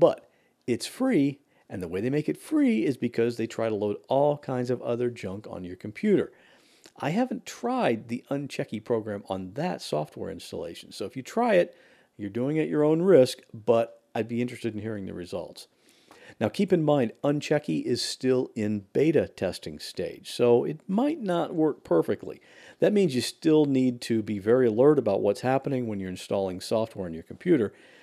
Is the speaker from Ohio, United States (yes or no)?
yes; Ohio, United States; born there; I was born in Ohio, and in the town where we lived, I was the first baby born that year.